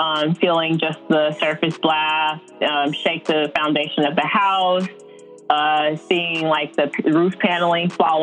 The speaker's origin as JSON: {"language": "English", "town": "Tipsy", "region": "Alabama", "country": "United States", "tie": "born or raised there", "said": "I'm born and raised in Alabama. Grew up in Walker County, which is the county that's kind of north of Jefferson, where Birmingham is located. And I grew up in a really small town in a county called Tipsy."}